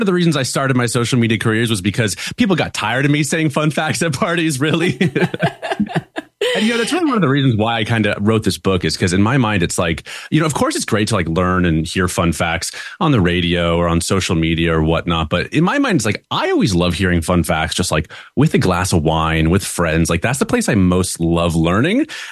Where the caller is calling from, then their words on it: Seattle, Washington, United States; I'm calling in from Seattle in the U.S. So it's early in the morning for me right now.